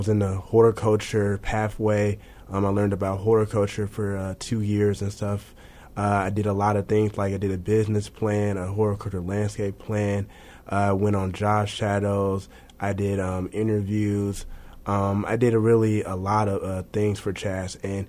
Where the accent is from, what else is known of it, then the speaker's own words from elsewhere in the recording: Chicago, Illinois, United States; I'm from Chicago, Illinois.